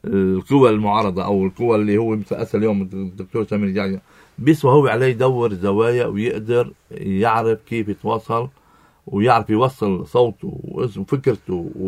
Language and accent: Arabic; Lebanon; نحن كلبنانية